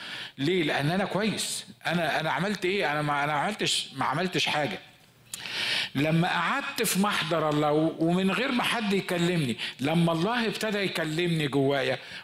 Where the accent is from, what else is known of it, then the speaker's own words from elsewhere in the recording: Egypt; احنا عندنا في مصر كانوا بيسقونا خل